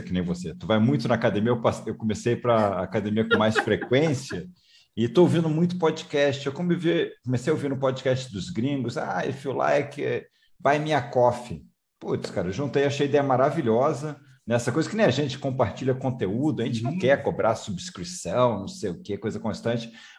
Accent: Rio de Janeiro, Brazil; moved away; De carioca para carioca, né? Eu também sou carioca, estou morando fora do Rio um tempão, mas sou carioca.

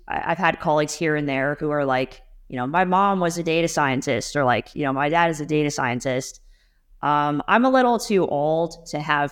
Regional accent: California, United States; So yeah, I grew up in the Silicon Valley, basically South Bay. We moved to LA, you know, a little later, but that's really where I grew up.

